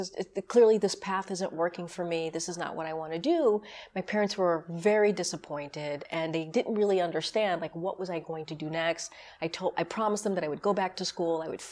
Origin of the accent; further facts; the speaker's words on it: New York, United States; And I grew up in New York, and that was the thinking when I was in my young years.